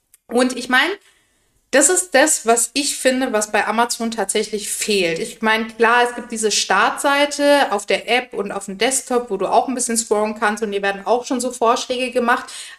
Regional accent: Bavaria, Germany; Ich komme aus Bayern, bei uns ist es mal Mitte September.

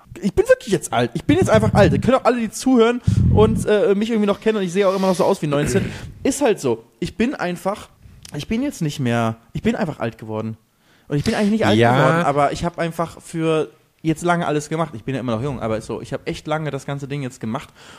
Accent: Germany; hier in Spanien ist halt zumindest so, ich sage halt, ich bin Deutscher und ich kann nachweisen, dass ich halt über die Hälfte des Jahres dann in Deutschland bin.

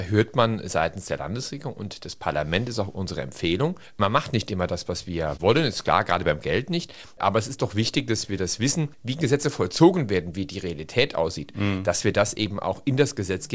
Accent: St. Ingbert, Saarland, Germany; Und bin St. Ingberter aus Überzeugung. Meine Eltern kommen aus St. Ingbert, meine Großeltern. Und mir liegt meine Heimatstadt am Herzen.

